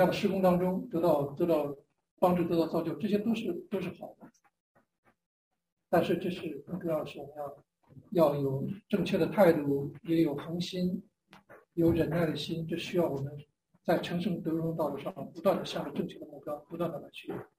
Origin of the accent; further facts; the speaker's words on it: China; 像我们以前从小在中国这样的环境